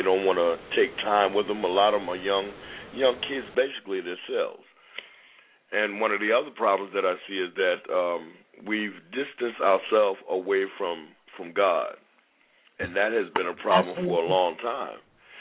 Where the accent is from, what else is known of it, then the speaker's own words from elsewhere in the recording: Toledo, Ohio, United States; I'm from Toledo, Ohio. … I represent Family Baptist Church